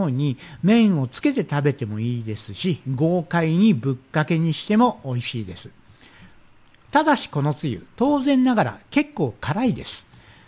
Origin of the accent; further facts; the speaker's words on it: Kagoshima, Japan; moved away; 僕の出身地である鹿児島では完全にわさびが主流です。